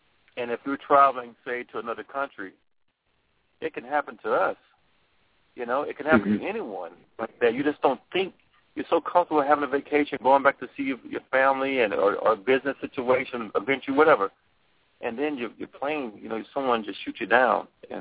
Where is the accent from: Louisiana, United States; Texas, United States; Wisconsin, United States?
Louisiana, United States; Jonesboro; I'm from Louisiana, and I was in the down the country areas, like Jonesboro, Louisiana, between Monroe and Shreveport, below Ruston area.